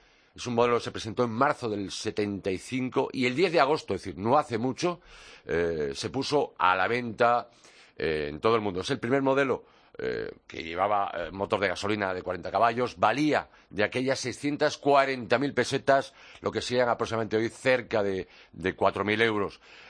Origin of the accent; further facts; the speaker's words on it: Pontevedra, Galicia, Spain; La primera fue en mi tierra, en Pontevedra.